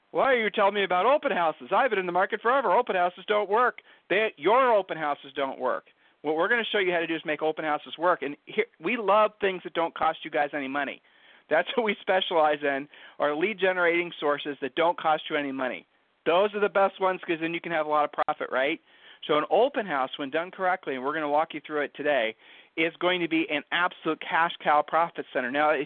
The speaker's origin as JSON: {"language": "English", "region": "Ohio", "country": "United States", "said": "Julie and I are not originally from Texas. We're originally from Ohio."}